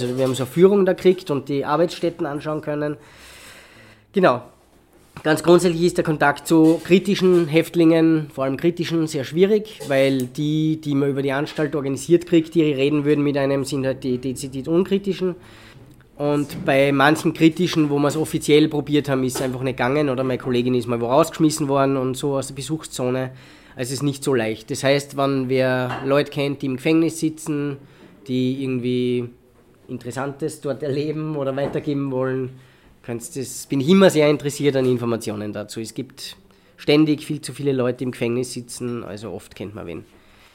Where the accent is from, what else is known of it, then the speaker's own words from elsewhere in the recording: Salzburg, Austria; now in Vienna, Austria; ich wohne in Wien und bin eigentlich aus Salzburg.